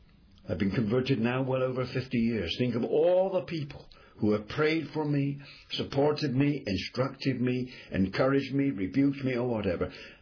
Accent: England, United Kingdom; Now, in my country, I'm an Englishman. I'm not in the Church of England

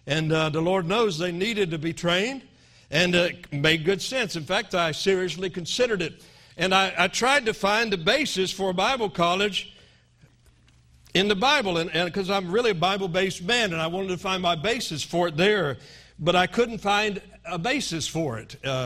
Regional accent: Florida, United States; I come from Florida.

